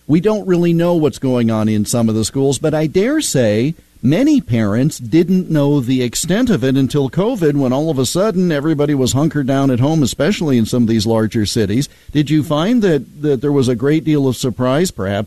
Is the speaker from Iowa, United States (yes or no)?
yes; Iowa, United States; like they're talking about doing in my home state of Iowa, where dollars follow students